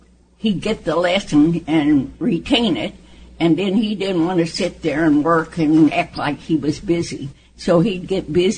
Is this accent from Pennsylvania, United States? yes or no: no; Chelsea, Oklahoma, United States; born there; I was born in Chelsea, Oklahoma, Rogers County.